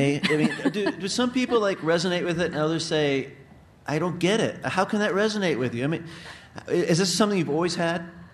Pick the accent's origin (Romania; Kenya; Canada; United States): United States; Midwest; You know, I grew up in the Midwest in a fundamentalist evangelical church, so you weren't even going to heaven in my world because you were a Catholic.